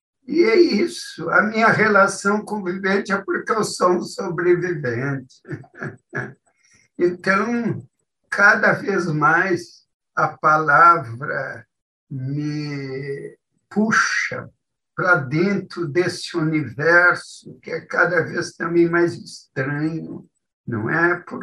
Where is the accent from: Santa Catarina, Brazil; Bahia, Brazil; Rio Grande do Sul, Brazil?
Rio Grande do Sul, Brazil; E, sobretudo, de rever a minha terra, que é o Pampa. Eu vivi muito tempo no interior do Rio Grande.